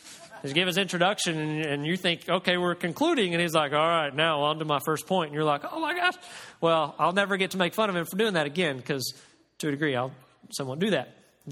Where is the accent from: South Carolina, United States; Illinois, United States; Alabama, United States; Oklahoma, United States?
Oklahoma, United States; Last week, Jessica and I were visiting my hometown back in Oklahoma.